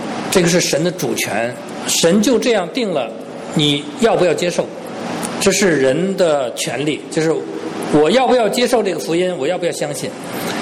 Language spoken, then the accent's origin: Chinese; China; 尤其我们中国人，我们在这方面呢，其实我们是欠缺的，因为我们认识神比较晚， 所以呢，我们中国人在契约精神上，我们是需要更多的来学习的。